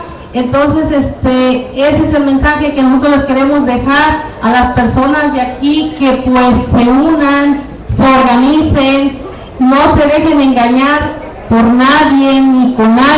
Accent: Nayarit, Mexico; vengo de Nayarit, afectados de la presa hidroeléctrica El Cajón.

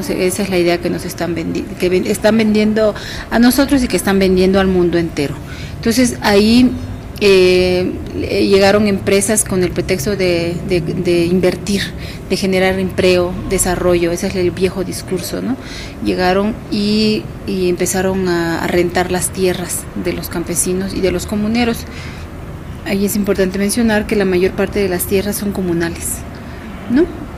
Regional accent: Juchitán, Oaxaca, Mexico; soy de Juchitán, Oaxaca. Soy miembro del colectivo magisterial popular 14 de junio y de la Asamblea en Defensa de la Tierra y el Territorio.

